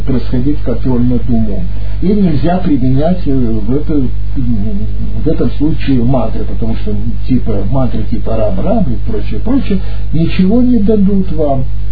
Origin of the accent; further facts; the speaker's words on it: Vladivostok, Primorsky Krai, Russia; born there; Я, поскольку я родился на море во Владивостоке, знаю, попадал часто в шторм